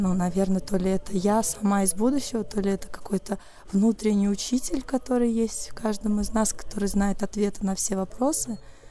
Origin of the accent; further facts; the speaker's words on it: Samara, Samara Oblast, Russia; из Самары.